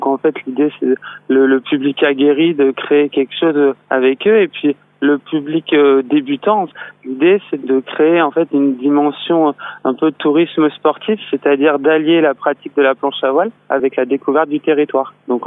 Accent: Oléron, Nouvelle-Aquitaine, France; moi, je suis originaire de l'île d'Oléron.

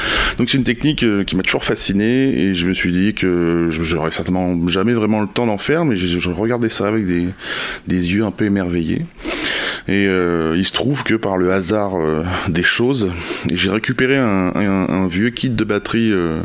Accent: Tonnay-Charente, Nouvelle-Aquitaine, France; also born or lived in Rochefort; Je suis né à Rochefort. J'ai grandi à Thonay-Charente.

